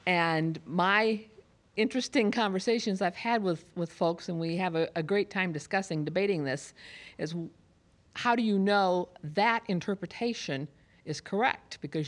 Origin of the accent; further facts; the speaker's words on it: Fort Wayne, Indiana, United States; Fort Wayne, Indiana.